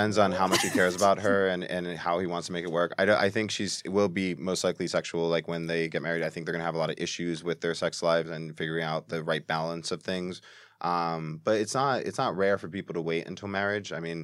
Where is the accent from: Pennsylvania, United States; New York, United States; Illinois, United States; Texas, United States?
New York, United States; Bronx; Yeah, I'm from the Bronx.